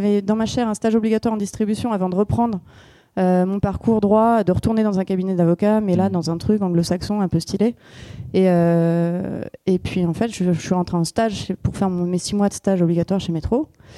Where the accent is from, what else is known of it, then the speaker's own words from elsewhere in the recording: Paris, Île-de-France, France; Moi, j'ai grandi à Paris. Je suis née à Paris.